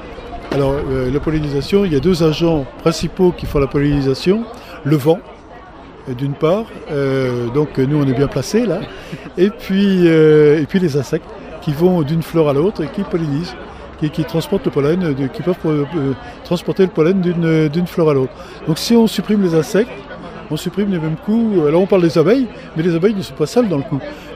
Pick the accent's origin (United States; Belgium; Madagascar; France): France; Occitanie; Et alors moi, je viens du Lot, et il y a quelques années, du frelon asiatique, j'en voyais beaucoup.